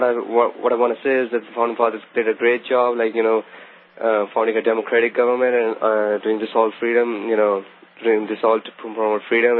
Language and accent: English; Pakistan; now in Rhode Island, United States; I'm talking from Rhode Island. And where I came from is Pakistan. I migrated from here, and my whole family lives here. And I graduated from high school here